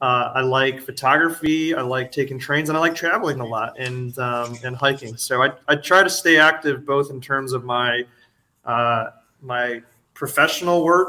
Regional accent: Wisconsin, United States; Growing up in Wisconsin, I'm a huge Packers fan and Badgers fan

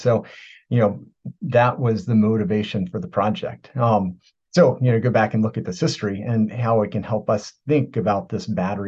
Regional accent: Virginia, United States; I am from Virginia, original.

